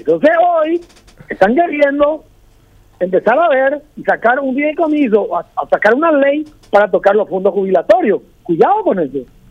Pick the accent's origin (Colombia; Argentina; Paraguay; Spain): Paraguay; Soy un paraguayo más que quiere que esto mejore.